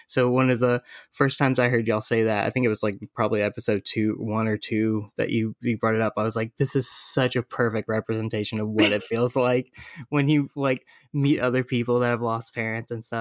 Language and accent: English; Florida, United States; I grew up in Florida, so like you get this like whole tourist fun atmosphere